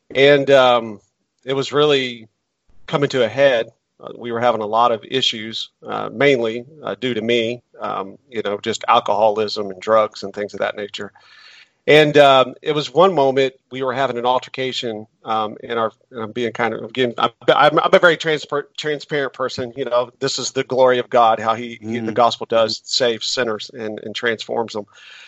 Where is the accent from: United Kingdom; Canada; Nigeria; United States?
United States; Indianapolis, Indiana; born there